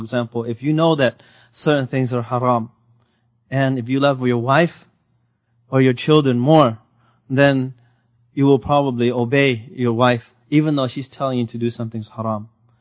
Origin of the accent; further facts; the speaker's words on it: Seattle, Washington, United States; I remember when I was in the sixth grade, we had a trip to Portland. I'm from Seattle. We had a trip to Portland.